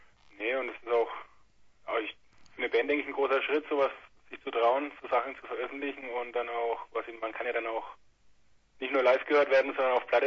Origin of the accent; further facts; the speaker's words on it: Eich, Bavaria, Germany; Wir kommen aus Eich. Das ist in der Nähe von Erlangen, aus Bayern, im schönen Mittelfranken.